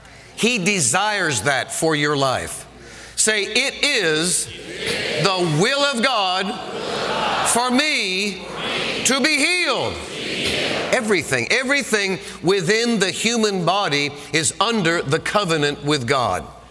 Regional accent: Northeast, United States; I do remember growing up in the Northeast

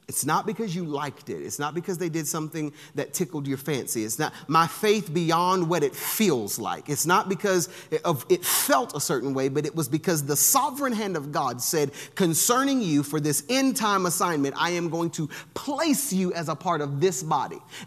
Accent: Alabama, United States; now in Texas, United States; I know I came from Alabama. It ain't exactly cool there.

